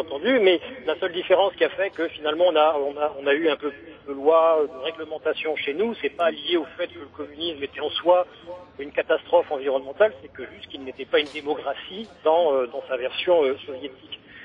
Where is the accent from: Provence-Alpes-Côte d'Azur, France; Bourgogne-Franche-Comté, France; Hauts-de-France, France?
Hauts-de-France, France; Je suis originaire du Nord, voilà. Et le monde ouvrier, j'ai baigné dedans.